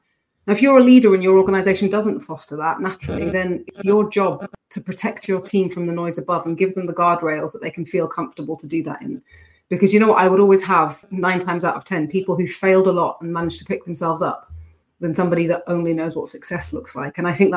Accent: United Kingdom; oh, well, I'm British. I'm supposed to tell you lots of really good things first.

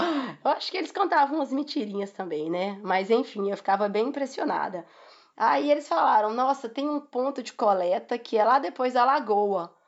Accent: Teófilo Otoni, Minas Gerais, Brazil; born there; Eu nasci em Teófilo Otoni, que é no Vale do Mucuri, mas fica pertinho ali do Parque do Rio Doce, mais ou menos 2-3 horas do parque.

